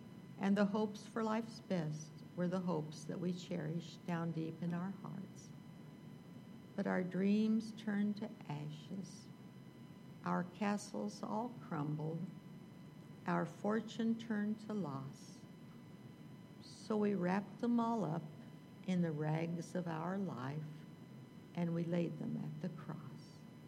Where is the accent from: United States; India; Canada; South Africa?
United States; Kansas; now in Texas, United States; Little girl growing up in Kansas, and I never dreamed where God would take me.